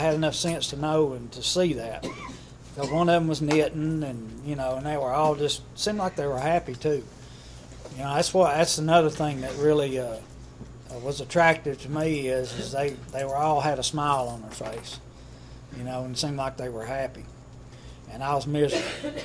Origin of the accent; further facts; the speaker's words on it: Kingsport, Tennessee, United States; now in Nashville, United States; I'm from Kingsport to Nashville, so I moved down here with her.